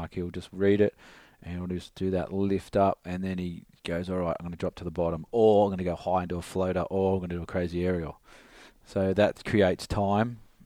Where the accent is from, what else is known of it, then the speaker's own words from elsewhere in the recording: Sydney, New South Wales, Australia; because I grew up in Sydney.